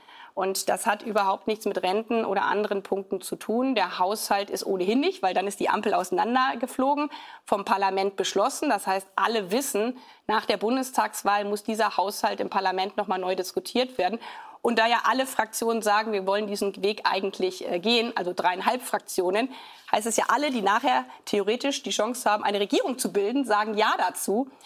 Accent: Germany; Und wir sind aus meiner Sicht als Deutsche ja daran interessiert, dass wir ein starkes gemeinsames Europa haben.

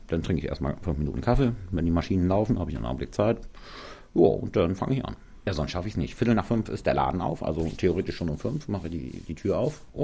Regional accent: Bistensee, Schleswig-Holstein, Germany; born there; In Bistensee, da hatten wir vorher eine Bäckerei noch, da bin ich direkt als Hausgeburt in der Bäckerei geboren worden.

